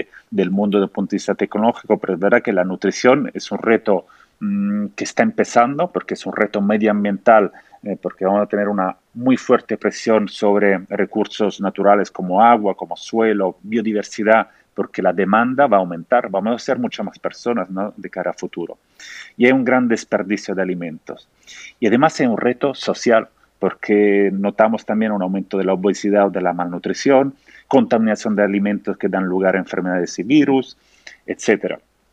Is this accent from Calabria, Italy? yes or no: no; Rome, Lazio, Italy; Spanish is a second language; moved away; siendo italiano te lo digo, pero porque cada vez que vuelvo al aeropuerto de Roma, como ya no vivo en Roma, me siento otra vez en casa.